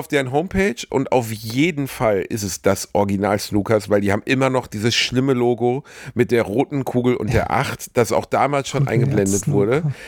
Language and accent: German; Rotthausen, North Rhine-Westphalia, Germany; es gab in meiner Heimatstadt Rotthausen natürlich so ein paar Säuferkneipen.